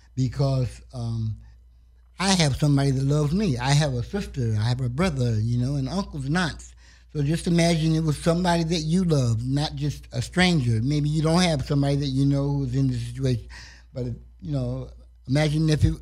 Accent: Ohio, United States; now in California, United States; I'm from Ohio. Originally.

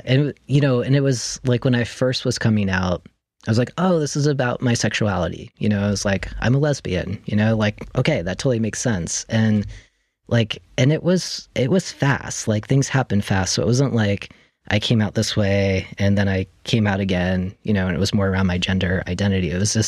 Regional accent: Florida, United States; I grew up in Florida in a suburban area in the 80s and 90s.

